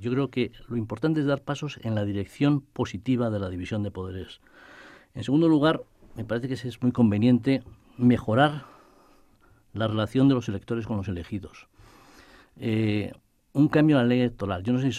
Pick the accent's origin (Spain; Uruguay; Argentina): Spain; Basque Country; Yo como vasco y además como exdiputado por Barcelona, creo que soy sensible a ello